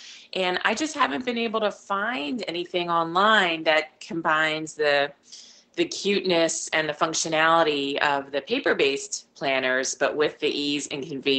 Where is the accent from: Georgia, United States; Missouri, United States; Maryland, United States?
Maryland, United States; Ellicott City; I'm from Ellicott City, Maryland, outside of Baltimore.